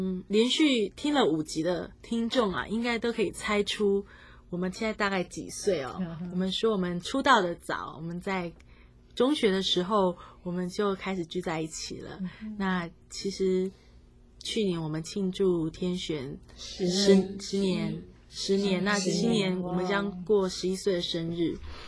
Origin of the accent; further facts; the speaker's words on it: Kaohsiung, Taiwan; now in Taipei, Taiwan; 然后我们都是高雄的孩子，但是高雄的孩子必须到台北来打拼，所以我们也分隔两地